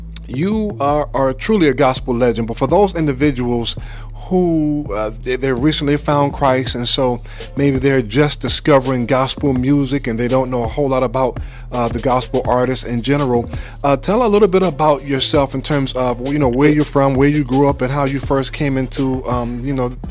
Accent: Wilmington, North Carolina, United States; You know, I grew up in North Carolina. A lot of my grandfather, my mother's father, her side parents, are from North Carolina. So I grew up, I've heard of Rocky Mount. I grew up in the Wilmington area.

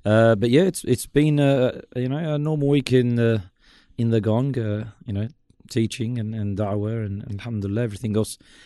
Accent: Wollongong, New South Wales, Australia; I was born and raised in Wollongong

